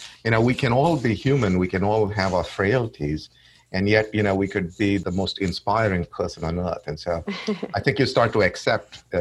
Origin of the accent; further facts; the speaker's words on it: India; now in United States; So I'm originally from India. I've lived in the U.S. for the last 20 years.